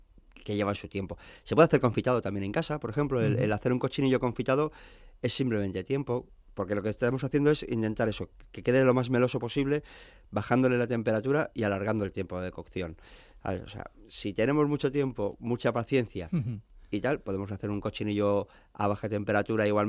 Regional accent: Madrid, Community of Madrid, Spain; yo soy madrileño.

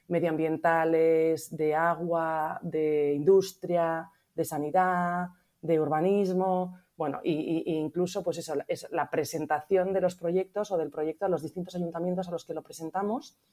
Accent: Spain; Somos cuatro socios españoles, tres de ellos somos mujeres

